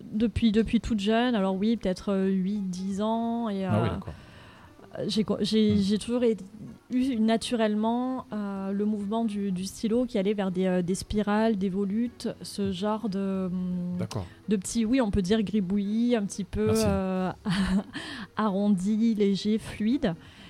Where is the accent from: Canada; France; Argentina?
France; Marseille, Provence-Alpes-Côte d'Azur; en tant que Marseillaise, j'ai accès à la mer, je m'intéresse à la faune marine.